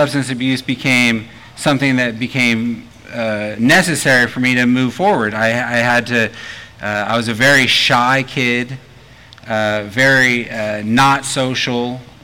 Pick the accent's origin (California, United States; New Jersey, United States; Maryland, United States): California, United States; So a little bit about me and who I am. I grew up in California.